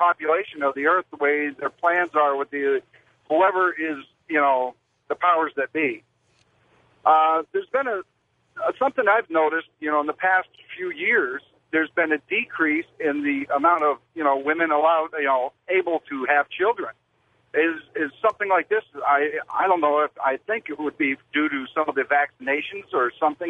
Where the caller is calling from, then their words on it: Pennsylvania, United States; I'm calling from Pennsylvania.